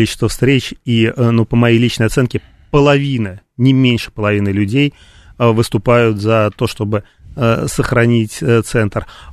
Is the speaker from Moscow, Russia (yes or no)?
yes; Moscow, Russia; Я родился здесь, я вырос в Старой Москве в доме 19 века с печным отоплением